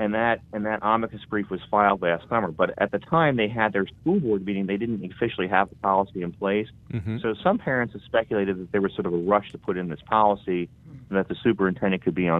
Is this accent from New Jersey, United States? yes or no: yes; New Jersey, United States; Well, I mean, I'm from New Jersey